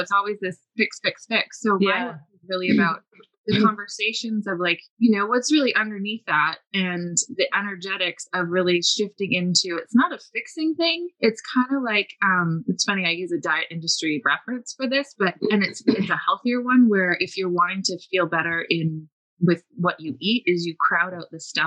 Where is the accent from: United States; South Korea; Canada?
Canada; I am Canadian.